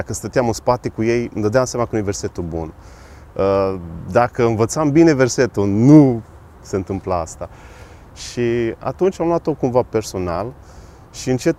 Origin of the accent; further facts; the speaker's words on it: Arad, Arad County, Romania; now in Timișoara, Romania; Clasa 6, în Arad. Da. Și încet, încet m-am lăsat și am venit aici în Timișoara.